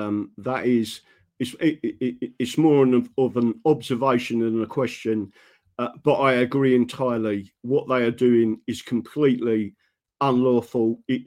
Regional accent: London, United Kingdom; born there; and I was born in London

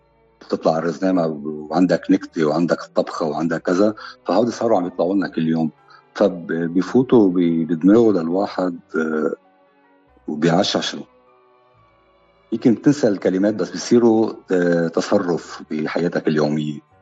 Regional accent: Nabatieh Governorate, Lebanon; كنا بعضنا أطفال. خبرتك قبل ضيعتنا بجنوب حد مدينة النبطية

